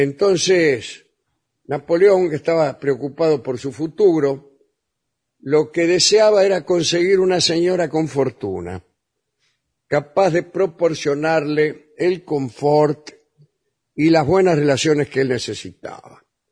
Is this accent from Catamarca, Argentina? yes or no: no; Caseros, Buenos Aires Province, Argentina; No, yo soy de Casero, sí, sí.